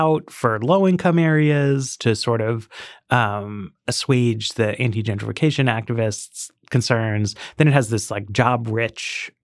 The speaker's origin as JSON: {"language": "English", "town": "New York City", "region": "New York", "country": "United States", "tie": "born or raised there", "said": "I mean, I grew up in Greenwich Village, and people would be horrified to just level the whole thing"}